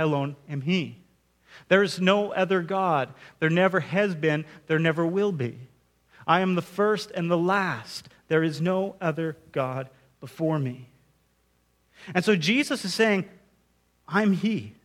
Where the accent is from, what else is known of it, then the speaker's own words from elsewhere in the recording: Alberta, Canada; I grew up in Alberta, and we have two NHL teams, right?